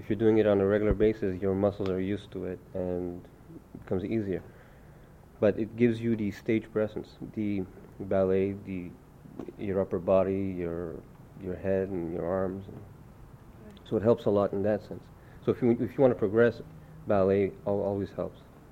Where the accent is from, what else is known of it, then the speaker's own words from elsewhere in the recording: Montreal, Quebec, Canada; No, I grew up here. I was born in Canada, actually, and my whole background is Polish.